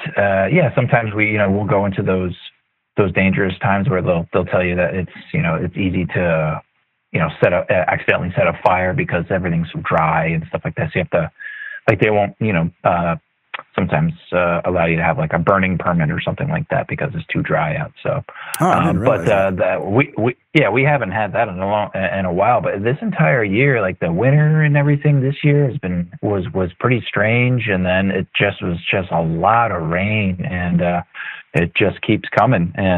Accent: Limerick, Maine, United States; now in Philadelphia, United States; I actually moved here. I'm actually originally from Maine.

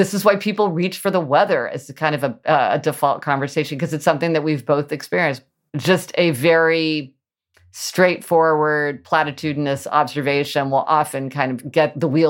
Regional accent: Midwest, United States; born or raised there

